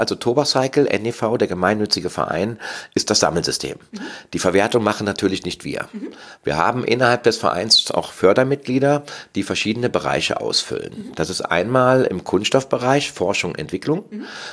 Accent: Cologne, North Rhine-Westphalia, Germany; Ich bin aus Köln und lebe auch in Köln und habe auch den Verein Tobacycle NEV in Köln. Bin 55 Jahre alt, 56 Jahre geworden

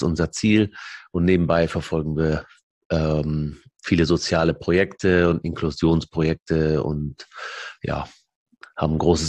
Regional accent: Germany; also born or lived in Lebanon; Ich bin 82 geboren im Libanon und dann mit 6 sind wir aus dem Libanon dann ausgereist wegen dem Bürgerkrieg, geflohen über Stationen nach Deutschland und bin dann hier aufgewachsen, mehr oder weniger.

